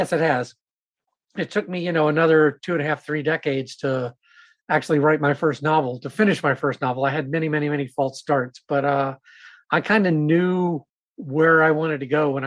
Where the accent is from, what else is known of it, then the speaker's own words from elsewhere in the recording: Savannah, Georgia, United States; I grew up in Savannah, Georgia, and I used to like to go down to the waterfront with my dad